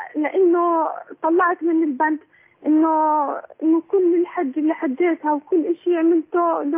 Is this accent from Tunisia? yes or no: no; Jordan; أنا من الأردن